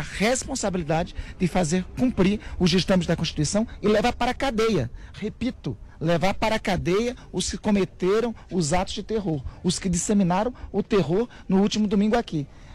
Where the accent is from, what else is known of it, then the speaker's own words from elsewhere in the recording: Brazil; como brasileiro, como democrata, como representante do povo brasileiro